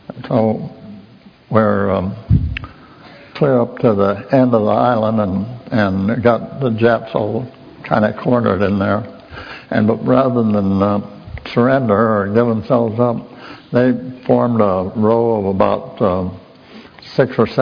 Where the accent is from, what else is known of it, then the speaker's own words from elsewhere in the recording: Kansas City, Missouri, United States; I grew up in Kansas City